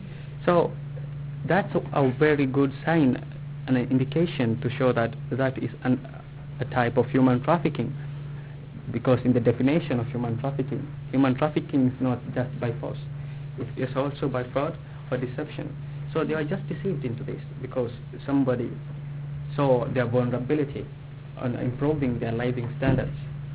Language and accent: English; Kenya; English is a second language; moved away as an adult; now in United States; I come from Kenya. I just arrived in the United States 2 months ago. This is my second month in the United States of America.